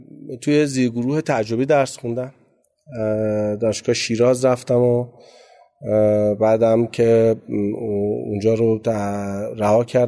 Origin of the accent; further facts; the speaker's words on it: Gachsaran, Kohgiluyeh and Boyer-Ahmad, Iran; born there; من متولد 31 اردیبهشت 1363 هستم. تو شهر گچساران به دنیا آمدم، شهر کوچیک نفتی گازیه و استان کوهکیلو بوی رحمت.